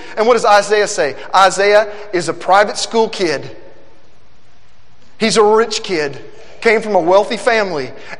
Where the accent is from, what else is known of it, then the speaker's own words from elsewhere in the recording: Little Rock, Arkansas, United States; also born or lived in Nashville, Tennessee; I was living in Nashville, Tennessee. I was raised in Little Rock and I wanted to be a musician.